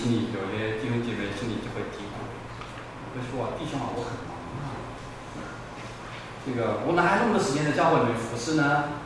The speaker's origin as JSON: {"language": "Chinese", "country": "China", "said": "求人不如求己，对不对？这是我们中国人的话。"}